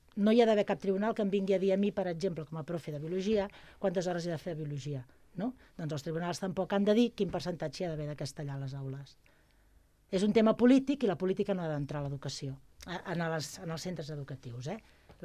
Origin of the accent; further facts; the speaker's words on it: Catalonia, Spain; Sols pel fet de ser catalans i estimar-nos Catalunya, hauríem d'estar tots a la una defensant aquest percentatge.